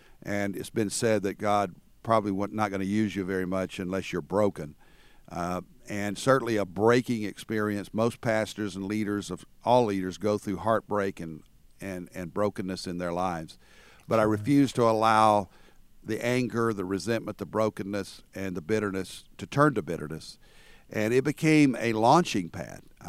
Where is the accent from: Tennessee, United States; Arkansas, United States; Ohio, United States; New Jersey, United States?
Arkansas, United States; Conway; I was born in Conway, Arkansas, and lived the first 10 years of my life there with my parents and with our grandfather, my grandfather.